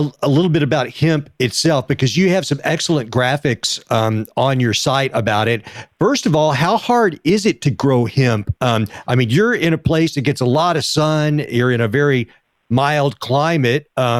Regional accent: Texas, United States; because I grew up in West Texas where, with a lot of farming around me

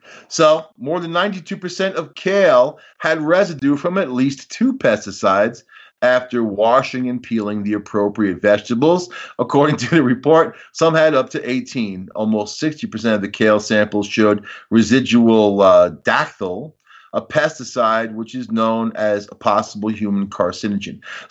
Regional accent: New York, United States; I'm from Long Island, man.

